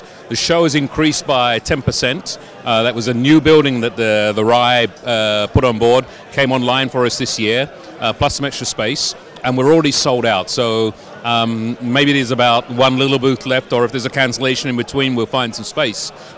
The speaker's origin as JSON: {"language": "English", "town": "Munich", "region": "Bavaria", "country": "Germany", "tie": "born or raised there", "moved": "yes", "said": "My hometown is Munich, which is a couple of hundred kilometers down the road, but it's not far away."}